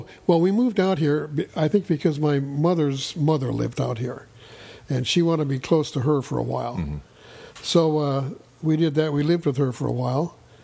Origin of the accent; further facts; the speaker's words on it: Des Moines, Iowa, United States; I'm from Des Moines, Iowa.